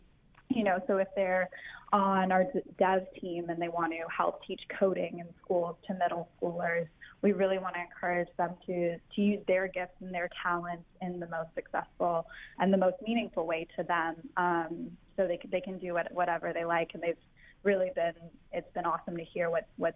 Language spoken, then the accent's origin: English; Tanzania; accent: American; also born or lived in Scotland / Ukraine / Australia; now in United States; So I was born in Scotland. We moved to Ukraine. I spent most of my life in Tanzania, East Africa, and then finished high school in Australia before I came to the States for my undergrad. Although I completely sound American now.